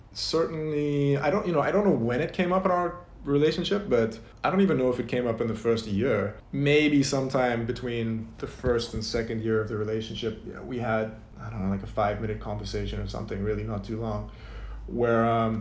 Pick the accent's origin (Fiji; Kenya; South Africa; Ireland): South Africa; So yeah, I'm South African, right? But even among South Africans, I come from a subgroup of a subgroup. I'm a white South African, which is less than 10% of the population. And amongst that, I'm an English South African.